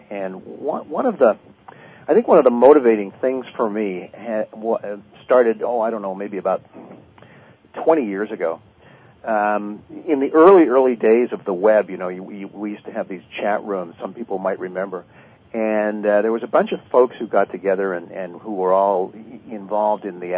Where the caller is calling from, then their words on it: Toronto, Ontario, Canada; I'm calling right now from Toronto, Canada.